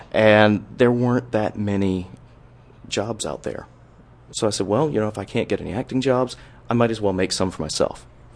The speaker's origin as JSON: {"language": "English", "town": "Durham", "region": "North Carolina", "country": "United States", "tie": "born or raised there", "also_born_or_lived": "Tallahassee, Florida", "said": "Oh, I'm born and raised in Durham."}